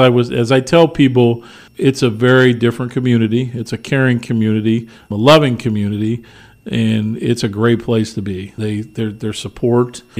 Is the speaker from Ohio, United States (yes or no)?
yes; Canton, Ohio, United States; And I'm originally from Canton, so my parents were in Canton.